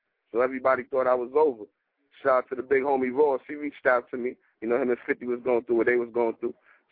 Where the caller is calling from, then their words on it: Trinidad & Tobago; I'm calling from Trinidad.